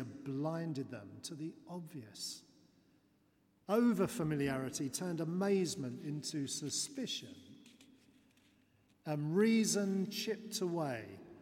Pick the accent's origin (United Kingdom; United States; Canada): United Kingdom; London; My hometown is in South London